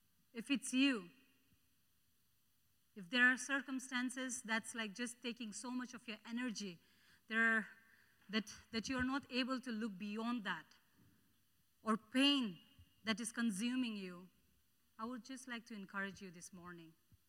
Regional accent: Bhutan; even though I'm from Bhutan, I think we are kind of in the same situation.

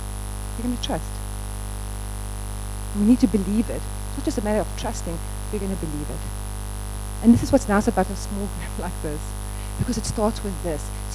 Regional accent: Johannesburg, Gauteng, South Africa; I'm also from Joburg.

